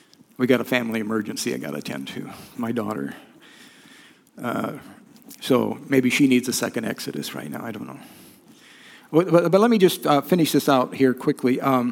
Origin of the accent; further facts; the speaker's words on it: United States; I realized at that moment how deeply enculturated I am as an American.